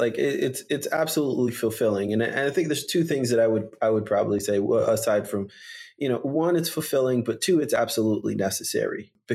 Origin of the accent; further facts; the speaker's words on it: Jamaica; and we're from Jamaica, right? And so this notion of a family and community, you know, is really, really important to Jamaican people.